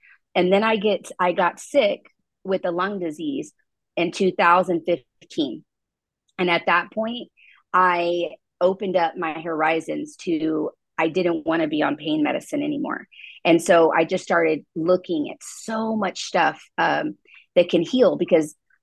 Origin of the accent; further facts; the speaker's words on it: United States; I grew up in Williamson County, and the old, like literally when I was of age to move out, that I just had to get away from just Williamson County.